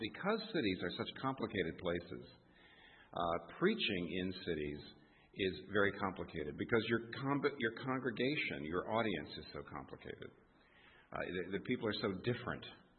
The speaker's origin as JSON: {"language": "English", "region": "New York", "country": "United States", "said": "I'm from New York, so if you're from New York, London always feels a lot like home."}